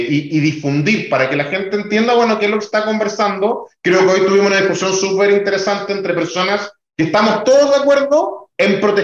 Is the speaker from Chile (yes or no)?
yes; Magallanes, Chile; Y a mí como chileno sí me importa mucho, y como magallánico más aún, que los proyectos de hidrógeno verde se hagan en Chile y ojalá en Magallanes